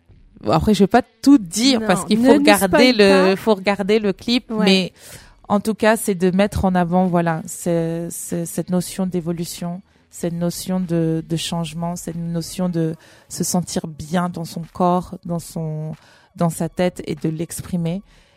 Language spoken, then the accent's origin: French; Cameroon; Mais après, dans le fond, je suis camerounaise. Faut savoir qu'au Cameroun, le français, l'anglais, c'est les langues officielles.